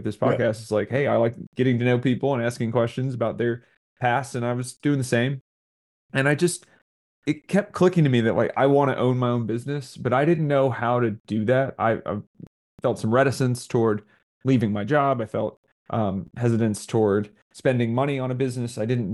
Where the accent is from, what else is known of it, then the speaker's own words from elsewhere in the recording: Indiana, United States; now in Raleigh, United States; I'm from Indiana, but I live in Raleigh, North Carolina now.